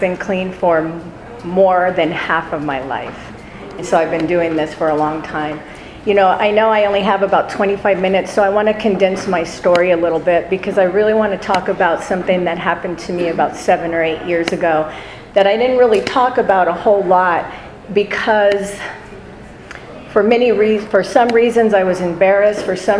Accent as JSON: {"language": "English", "town": "Orange County", "region": "California", "country": "United States", "tie": "born or raised there", "lives_now": "Las Vegas, United States", "said": "I moved to Las Vegas in 1996. I grew up in Orange County, got clean in Orange County."}